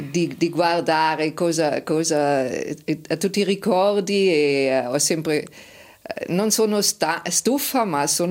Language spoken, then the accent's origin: Italian; southern Germany, Germany; Italian is a second language; now in Switzerland; io vengo dalla Germania del Sud e sono venuta in Ticino sempre in vacanza e era un po' la mia seconda casa qua in Ticino